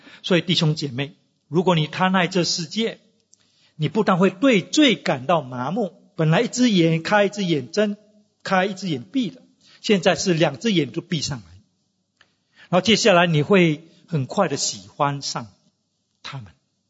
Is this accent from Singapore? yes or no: yes; Singapore